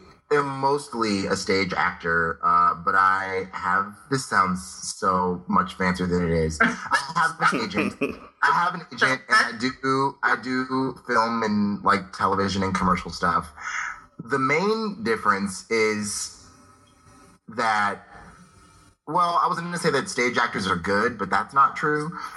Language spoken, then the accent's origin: English; California, United States; So I grew up kind of in Southern California.